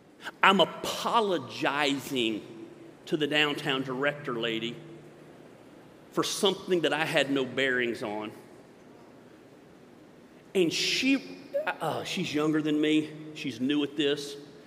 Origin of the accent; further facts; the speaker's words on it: the South, United States; I know it says isn't finished, but I'm from the South. It ain't finished.